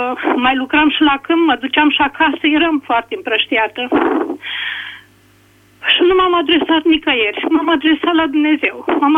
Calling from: Sascut, Bacău County, Romania; Eu sunt din Sascut

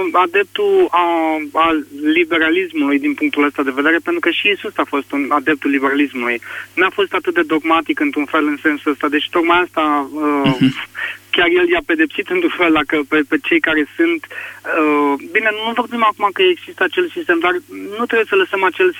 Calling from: Bucharest, Romania; sunt din București.

